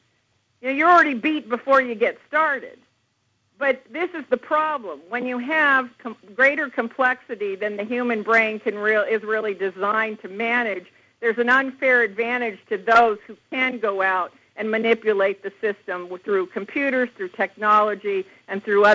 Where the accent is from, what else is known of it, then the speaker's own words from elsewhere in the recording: Japan; also born or lived in Laos / Thailand / Cambodia; now in United States; So I grew up in Japan, and from there I lived in Laos and Thailand and Cambodia, and then came here to the United States to attend college.